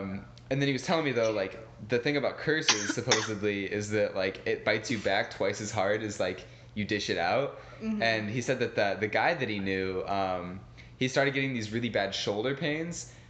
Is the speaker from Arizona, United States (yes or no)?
no; California, United States; I'm from California